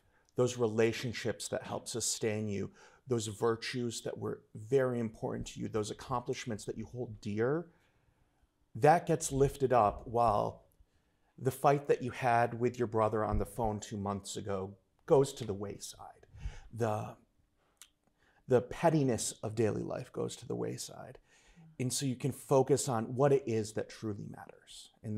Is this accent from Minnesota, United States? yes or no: no; New York, United States; I'm originally from Northern New York, very far Northern New York, almost Canada, Northern New York.